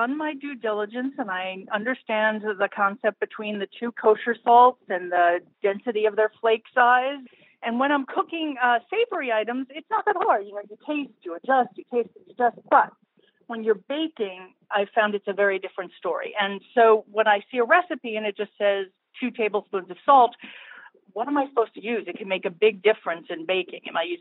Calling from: Los Angeles, California, United States; I am calling from Los Angeles.

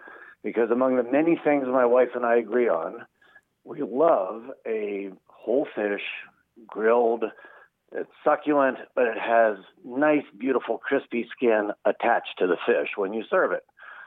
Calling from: York, Pennsylvania, United States; York, Pennsylvania.

